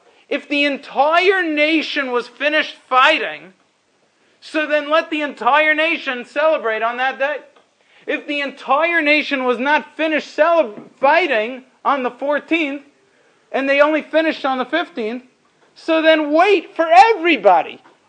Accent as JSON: {"language": "English", "country": "United States", "tie": "born or raised there", "said": "my whole life I was raised in America where we had Tanis Esther"}